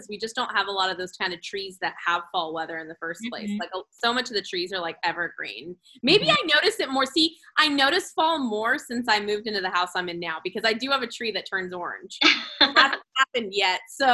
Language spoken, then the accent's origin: English; Bakersfield, California, United States; I'm from Bakersfield, so I hear it's difficult.